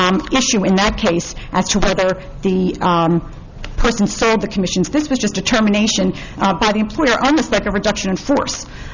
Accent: Philadelphia, Pennsylvania, United States; I'm from Philadelphia.

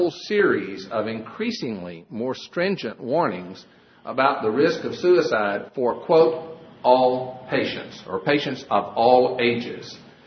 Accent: Houston, Texas, United States; I'm a lawyer from Houston, Texas

